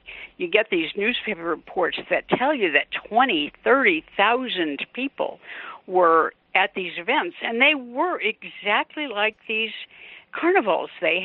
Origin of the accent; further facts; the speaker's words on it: Oregon, United States; I used Oregon for a couple of reasons, partly because it's my home state